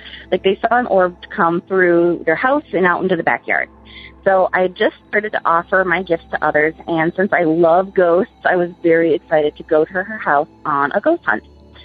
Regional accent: Sioux Falls, South Dakota, United States; I am from Sioux Falls, South Dakota.

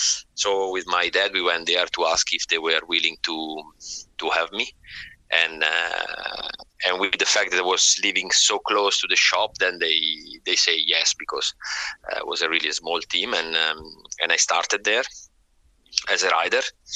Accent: Milan, Lombardy, Italy; English is a second language; now in Cassinetta, Italy; Well, I grew up in Milano City. I moved here in Casinetta a bit later when I was married then.

